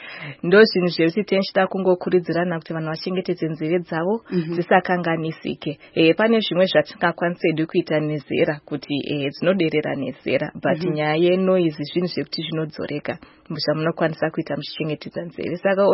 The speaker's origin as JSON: {"language": "English", "region": "Harare", "country": "Zimbabwe", "said": "I'm from Zimbabwe, Harare."}